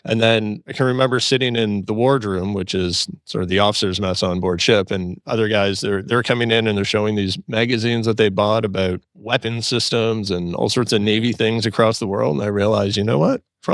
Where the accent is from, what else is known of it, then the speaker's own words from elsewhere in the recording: Orillia, Ontario, Canada; also born or lived in Halifax / Victoria / Ottawa; I'm from Orillia, graduated. I went to RMC.